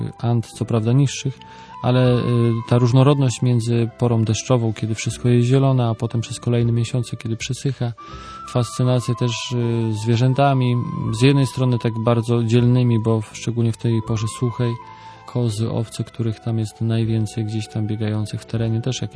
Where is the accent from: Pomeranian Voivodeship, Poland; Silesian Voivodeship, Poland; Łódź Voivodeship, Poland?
Pomeranian Voivodeship, Poland; Wejherowo; moved away as an adult; now in Bolivia; Tak, tak, pochodzę z Wejherowa